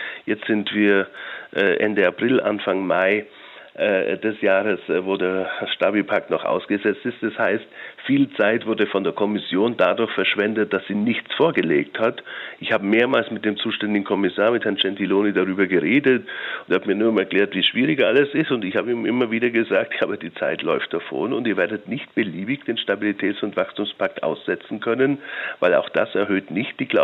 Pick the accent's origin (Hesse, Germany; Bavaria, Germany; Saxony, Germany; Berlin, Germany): Bavaria, Germany; Augsburg; noch dazu in meiner Heimatstadt in Augsburg